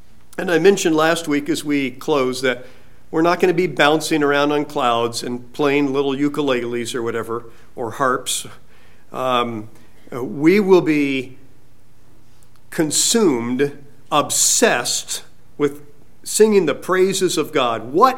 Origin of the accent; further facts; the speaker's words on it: California, United States; growing up in California, sometimes when company would come from Indiana or out in the Midwest, we would take them to Hearst Castle.